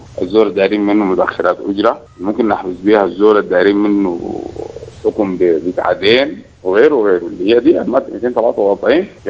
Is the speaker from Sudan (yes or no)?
yes; Sudan; إنه نحن ما عندنا مخرج من المأزق اللي إحنا موجودين فيه كسودانيين